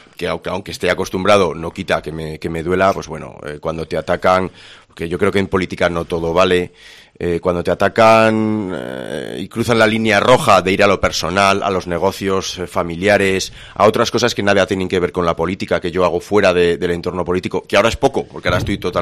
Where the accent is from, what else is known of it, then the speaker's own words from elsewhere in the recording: Tudela, Navarre, Spain; al final somos todos de Tudela. Tudela es una ciudad pequeña donde todos tenemos que convivir